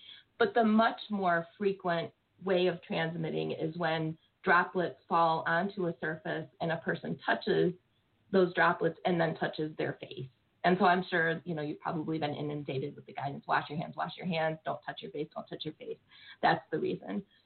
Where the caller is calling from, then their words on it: Rochester, New York, United States; So I'm calling from Rochester.